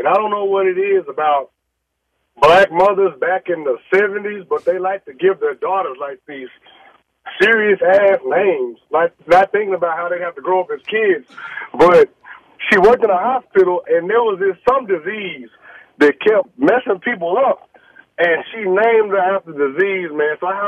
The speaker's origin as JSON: {"language": "English", "town": "Fort Worth", "region": "Texas", "country": "United States", "lives_now": "Houston, United States", "said": "Actually, I live in Houston, man. I'm just from Fort Worth."}